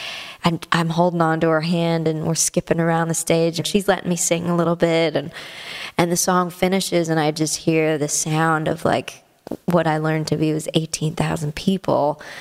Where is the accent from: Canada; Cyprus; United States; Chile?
Canada; she was coming to tour in Canada. The concert was 5 hours away from my hometown